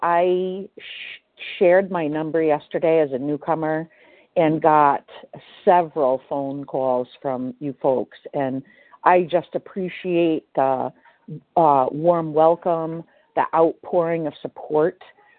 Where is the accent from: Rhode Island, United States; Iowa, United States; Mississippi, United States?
Rhode Island, United States; I'm from Rhode Island.